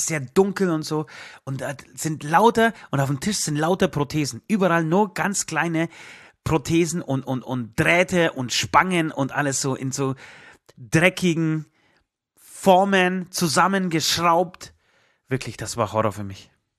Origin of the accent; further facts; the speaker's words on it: Katowice, Silesian Voivodeship, Poland; meine Familie oder ich komme aus Katowice, grob Tichau, Katowice, Oberschlesien.